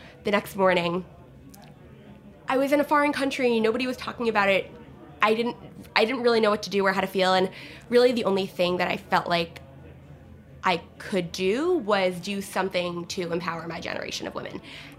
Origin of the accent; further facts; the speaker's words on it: Jericho, New York, United States; I was raised on Long Island, in a town called Jericho, New York. It's about an hour outside of the city.